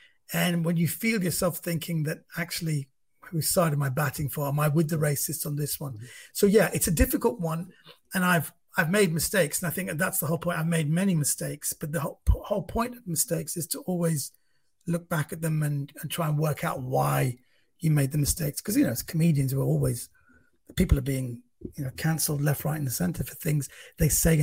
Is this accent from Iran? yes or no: yes; Iran; Number one, I'm not from Pakistan. I'm from Iran, which geographically is a country next door.